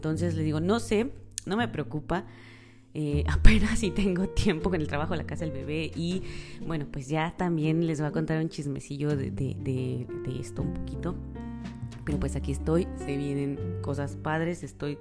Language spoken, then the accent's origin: Spanish; Mexico; now in Dubai, United Arab Emirates; soy una mexicana en Dubái.